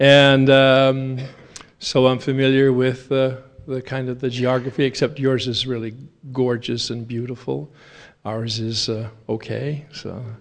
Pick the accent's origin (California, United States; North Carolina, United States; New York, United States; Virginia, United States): California, United States; Los Angeles; It's interesting because this is my weather. I come from Los Angeles.